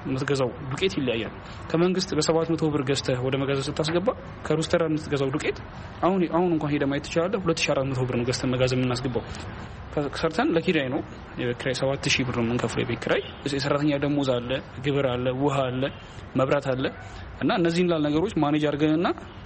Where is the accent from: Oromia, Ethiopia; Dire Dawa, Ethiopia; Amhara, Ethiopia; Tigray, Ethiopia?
Dire Dawa, Ethiopia; ያው እኔ ተወልጄ ያደግኩት እዚሁ በድሬዳዋ ከተማ ሲሆን ያው ትምህርቴንም ከአንደኛ ደረጃ እስከ ሁለተኛ ደረጃ ድረስ በድሬዳዋ ከተማ ነው ጠናቀቅኩትኝ።